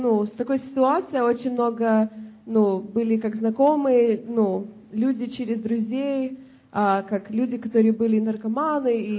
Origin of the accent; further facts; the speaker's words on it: California, United States; Я из Калифорнии.